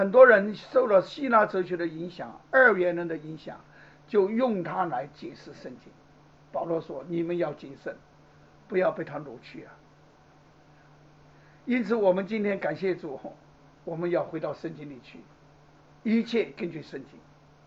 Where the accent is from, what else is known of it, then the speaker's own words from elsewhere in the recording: China; 我们从大陆来的人